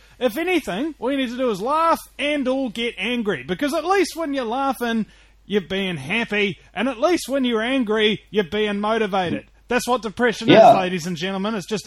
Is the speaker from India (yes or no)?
no; New Zealand; I'm from New Zealand.